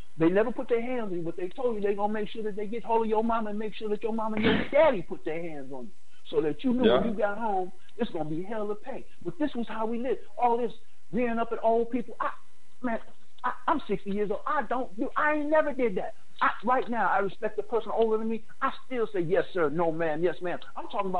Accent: Brooklyn, New York, United States; I come from Brooklyn. I went to Frankie K. Lane High School in Jamaica, Queens.

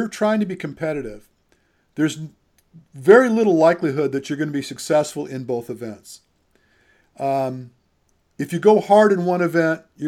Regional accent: Michigan, United States; And I'm from Michigan, by the way.

